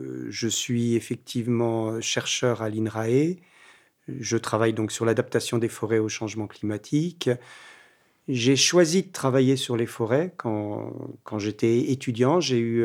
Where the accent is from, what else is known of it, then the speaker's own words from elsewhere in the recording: Paris, Île-de-France, France; Moi, je ne suis pas du tout originaire de la région, hein. Je suis né à Paris, j'ai été élevé en région parisienne, mais j'ai eu l'occasion de quitter la région parisienne à de nombreuses reprises depuis que je suis enfant